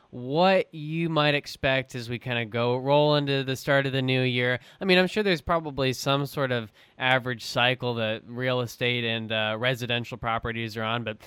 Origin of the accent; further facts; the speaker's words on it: Wichita, Kansas, United States; since I am from South Central Kansas, from Wichita area